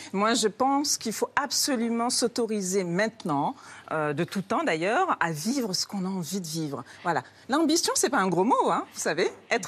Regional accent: Sweden; Donc, je réponds que je suis suédoise.

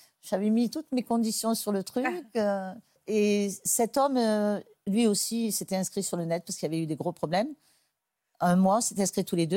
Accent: Provence-Alpes-Côte d'Azur, France; comme on dit chez nous en Provence, une main devant, une main derrière

